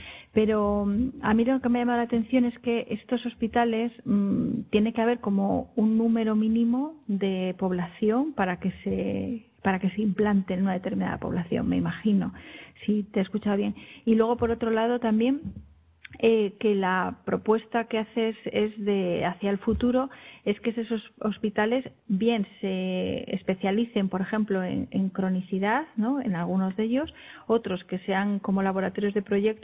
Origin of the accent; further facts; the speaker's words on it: León, Castile and León, Spain; cuando digo de dónde vengo me refiero a León, no a Madrid, sé que yo soy de León.